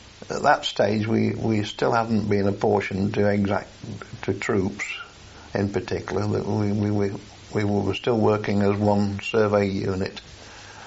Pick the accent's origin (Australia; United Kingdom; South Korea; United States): United Kingdom; we're British